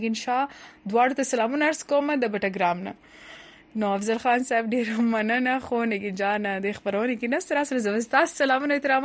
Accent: Helmand, Afghanistan; نو زه د هلمند څخه یم

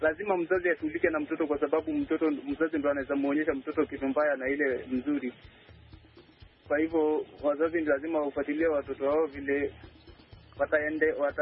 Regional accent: Kenya; nimetoka Kenya.

